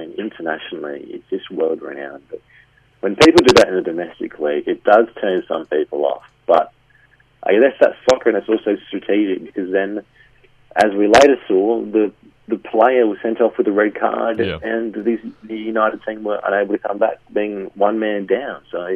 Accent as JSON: {"language": "English", "country": "Australia", "said": "But I guess as an Australian, look forward to 4 years' time, seeing our new up-and-coming stars come through"}